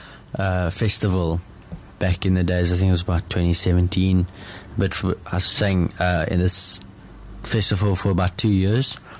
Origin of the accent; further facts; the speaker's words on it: Pretoria, Gauteng, South Africa; also born or lived in Cape Town, South Africa; I'm 18 years of age. I was born in Cape Town and moved to Pretoria when I was about 2 years old.